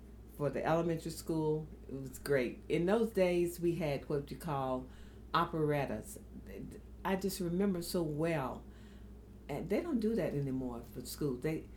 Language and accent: English; Carrboro, North Carolina, United States; also born or lived in Durham; But I was born in the hospital at Duke. But I grew up in Orange County, and really Carrboro, North Carolina, which is just adjacent to Chapel Hill. Went to school at Lincoln High School.